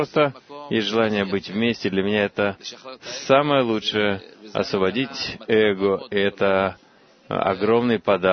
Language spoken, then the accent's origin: Russian; Ashdod, Southern District, Israel; из Ашдода.